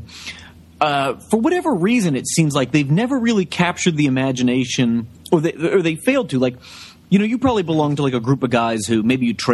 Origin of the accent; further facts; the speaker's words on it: Reading, Pennsylvania, United States; Johnny Saint wrestled Johnny Kidd in Reading, Pennsylvania, in my hometown.